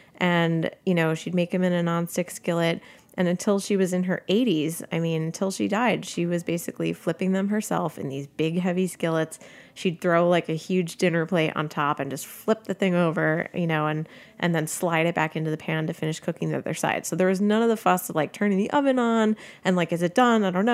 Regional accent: Northeast, United States; So, you know, we grew up in the Northeast and basically went down to the Delaware Shore and up to Rhode Island and, you know, kind of hopped around the coast during the summers.

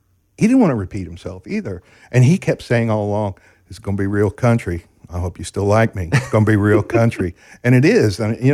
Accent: Ohio, United States; I'm a guy from Ohio. That is all I am.

